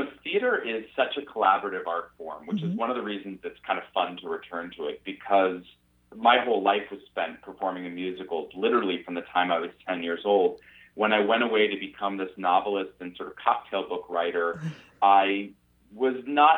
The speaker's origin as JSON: {"language": "English", "town": "Pittsburgh", "region": "Pennsylvania", "country": "United States", "tie": "born or raised there", "said": "a teenage filmmaker in Pittsburgh, my hometown"}